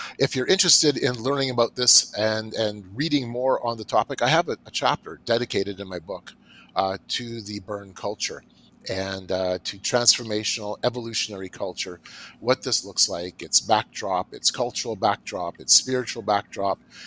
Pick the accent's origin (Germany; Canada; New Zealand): Canada; I'm from Canada.